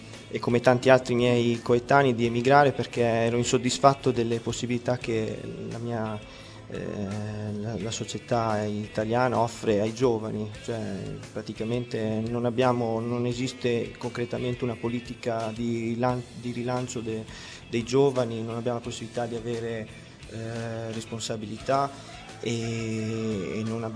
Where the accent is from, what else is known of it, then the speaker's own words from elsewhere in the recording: Emilia-Romagna, Italy; now in Belgium; quando mi ponevano le domande da dove vieni esattamente dall'Italia, beh, ogni volta che rispondevo dalla Romagna, dall'Emilia Romagna